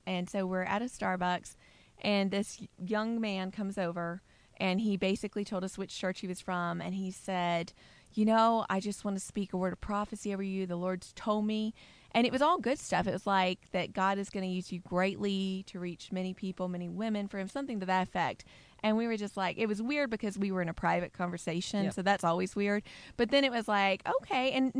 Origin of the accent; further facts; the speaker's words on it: the South, United States; I feel like that means we, as a Southerner, we want to secede from the Union.